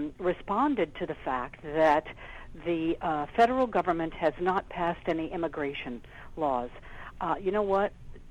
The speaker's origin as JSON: {"language": "English", "town": "Burbank", "region": "California", "country": "United States", "tie": "born there", "said": "And I was born in Burbank, California. I am an American citizen"}